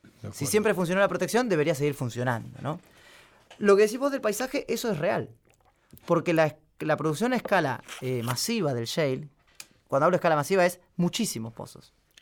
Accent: Cinco Saltos, Río Negro, Argentina; yo soy de la zona del sur, yo soy de ahí, de la zona de Neuquén Capital, soy de Cinco Salto, de la provincia de Río Negro.

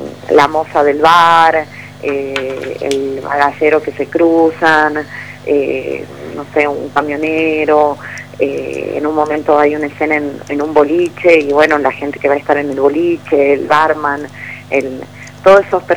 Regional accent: Salta, Argentina; Yo soy de Salta Capital, por eso digo acá.

